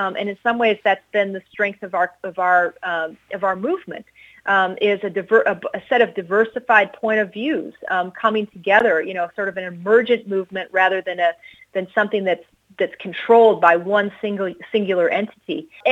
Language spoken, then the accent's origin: English; Midwest, United States; I grew up in the Midwest. We're not super confrontational.